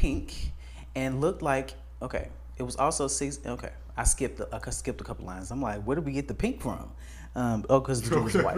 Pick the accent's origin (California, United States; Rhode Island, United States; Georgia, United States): Georgia, United States; Atlanta; I'm from Atlanta, and I'm Mexican, and I'm also 20.